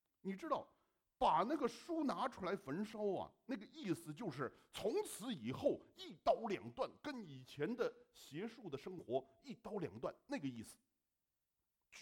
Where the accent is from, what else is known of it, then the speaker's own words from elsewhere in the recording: China; 这个我想的以弗所人跟我们中国人差不多，我们中国人就是那种啊，就是一有点事儿呢，所有的庙都拜一下